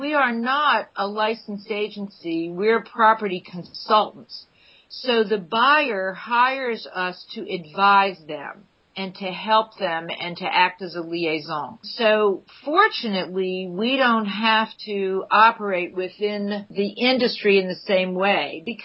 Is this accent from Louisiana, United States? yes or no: yes; New Orleans, Louisiana, United States; So of course, New Orleans is a really different place, but because of its French heritage, I feel that there are a lot of similarities. I grew up on a street called Fleur de Lys